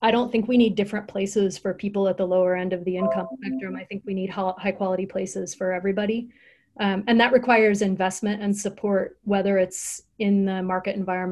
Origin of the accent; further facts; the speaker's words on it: Idaho, United States; I grew up in Idaho, so I spent a lot of time in Haley and Ketchum, Idaho